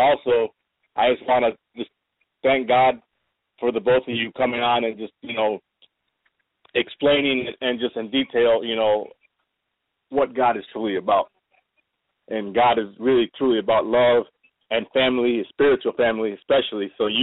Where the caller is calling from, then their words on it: Joliet, Illinois, United States; I'm calling from Illinois, actually, Joliet, Illinois.